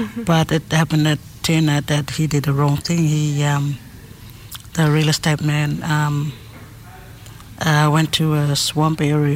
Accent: Yarrabah, Queensland, Australia; I'm a woman from Yarraba. My mother's people is Jaba Yiidi, and my father's side is he's from Wikmunkan

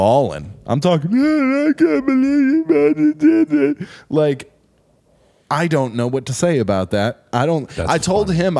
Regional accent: United States; I felt, you know, okay, I'm an American here.

